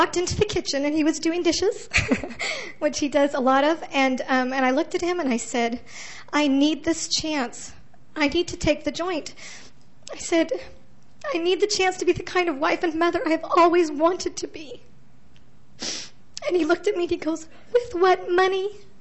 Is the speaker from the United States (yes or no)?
yes; Katy, Texas, United States; I'm from Katy, Texas, and right outside of Houston.